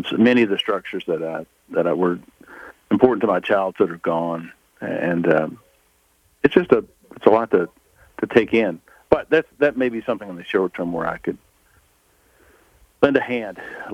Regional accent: Mayfield, Kentucky, United States; I'm from Mayfield, and I was there this weekend

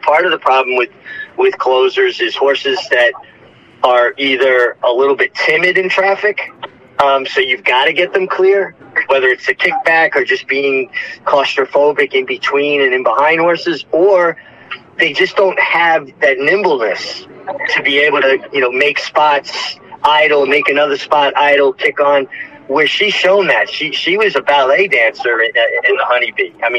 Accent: New York, United States; Listen, you know I'm a New Yorker, and I love New York racing.

